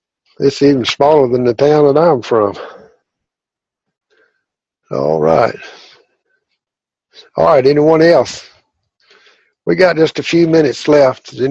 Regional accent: Arkansas, United States; I'm from Arkansas, and so a lot of people have a hard time understanding what I say at times.

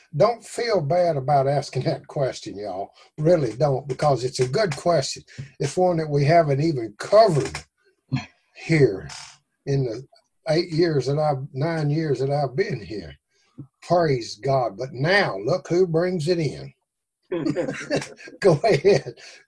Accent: Arkansas, United States; I'm from Arkansas, brother.

